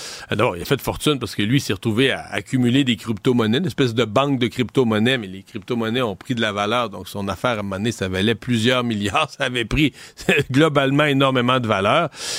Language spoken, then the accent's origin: French; Canada; Parce que si on regarde chez nous, au Canada